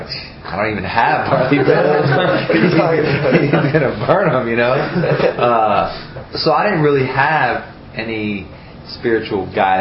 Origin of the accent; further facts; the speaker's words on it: Asmara, Maekel, Eritrea; born there; My father was in the military, Army, so he traveled quite a bit. I was born in Africa.